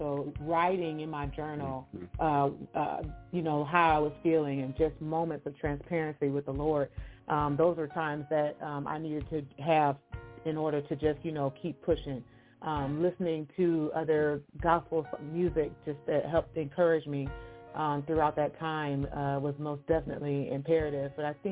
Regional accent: Peoria, Illinois, United States; Like you said, I'm from Peoria, Illinois, and I am a PK, so church has always been a part of my life.

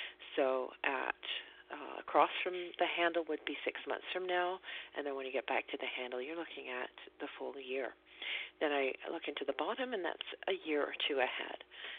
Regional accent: England, United Kingdom; moved away; which is kind of strange because I am English. So tea time and having cups of tea was a part of my life, you know, for all those years that I lived in England.

